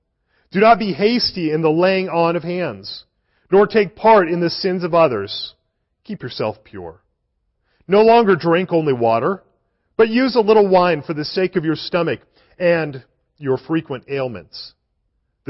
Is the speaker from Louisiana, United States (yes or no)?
no; Denver, Colorado, United States; I was raised in Denver, Colorado. I spent 31 years inside of Colorado.